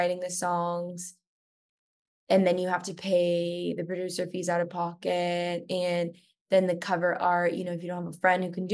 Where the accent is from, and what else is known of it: Canada